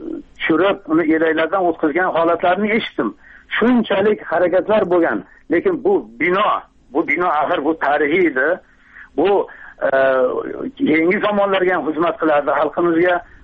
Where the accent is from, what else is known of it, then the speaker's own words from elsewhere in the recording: Kokand, Fergana Region, Uzbekistan; Men o'zim mana Qo'qonlikman, Qo'qon atrofidagi qishloqlarda turaman.